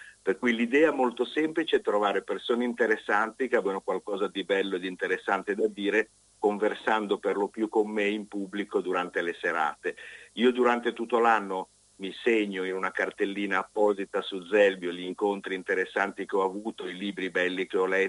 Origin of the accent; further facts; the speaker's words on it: Genoa, Liguria, Italy; born there; io sono nato a Genova, ma la famiglia di mia mamma è di lì, nell'Ottocento emigrarono da Zelbio per Genova e io ci passo le vacanze fin da bambino